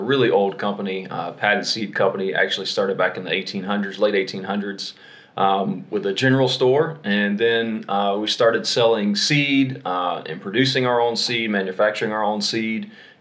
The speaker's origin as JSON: {"language": "English", "town": "Perry", "region": "Georgia", "country": "United States", "said": "I'm actually from Middle Georgia, a small town called Perry, Georgia, which is right in the middle of Georgia, which is in the southeast part of the United States."}